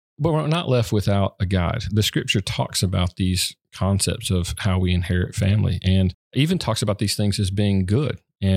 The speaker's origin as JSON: {"language": "English", "region": "the South", "country": "United States", "tie": "born or raised there", "said": "So as you know, I grew up in the South, and the whole imagery of, you know, the shotgun on the front porch, right?"}